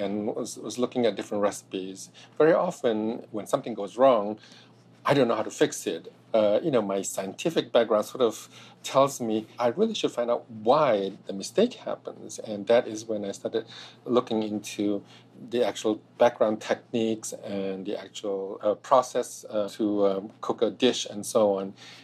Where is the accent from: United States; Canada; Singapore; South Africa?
Singapore; also born or lived in Indonesia; My family is from Fujian province, just a little bit north of the Guangdong region. I was born in Indonesia, but I grew up in Singapore.